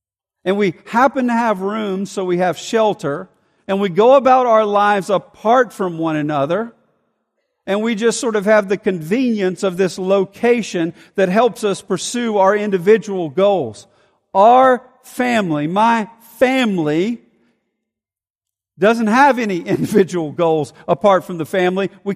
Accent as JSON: {"language": "English", "town": "Montgomery", "region": "Alabama", "country": "United States", "tie": "born or raised there", "said": "I grew up in Montgomery, Alabama."}